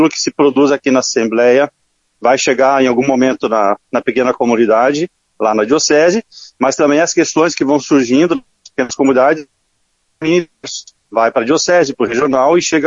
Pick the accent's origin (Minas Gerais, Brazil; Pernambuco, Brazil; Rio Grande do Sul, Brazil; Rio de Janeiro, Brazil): Rio Grande do Sul, Brazil; Eu sou gaúcho, sou daqui do estado.